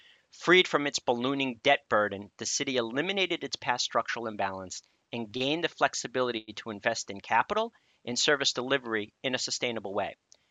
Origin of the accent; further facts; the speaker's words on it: Boston, Massachusetts, United States; One, I am from Boston, and two, I'm a survivor